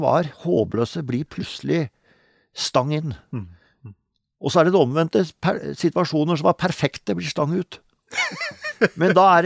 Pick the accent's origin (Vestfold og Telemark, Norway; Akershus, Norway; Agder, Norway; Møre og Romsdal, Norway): Vestfold og Telemark, Norway; Og det året jeg ble født, så bygde jo fatteren hytta som ble vårt samlingssted i sørøstlig delen av Hardangervidda, altså nord for Møsvann, så det var egentlig der jeg vokste opp.